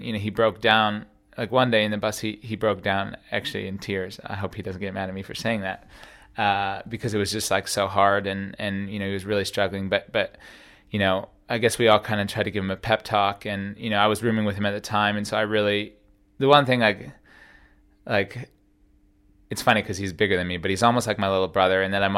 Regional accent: Traverse City, Michigan, United States; I'm from Traverse City, Michigan, and I'm the better half of the no-go tour.

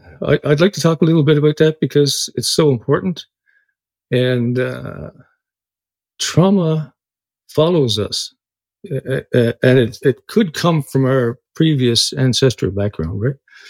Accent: East Coast, Canada; fast forward now to I'm growing up in Canada on the East Coast

